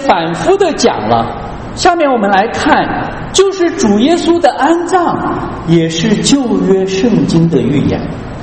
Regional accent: China; 所以在中国农村很多时候是这样的啊，我们在以前老家就看到说

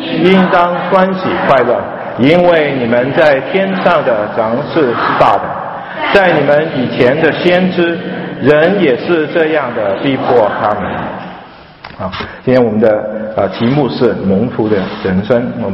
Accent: Hong Kong; 那我在香港长大

